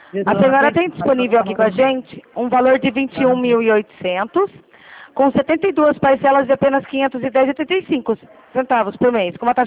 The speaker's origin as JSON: {"language": "Portuguese", "town": "Rio Claro", "region": "São Paulo", "country": "Brazil", "said": "Eu sou aqui de Rio Claro, São Paulo."}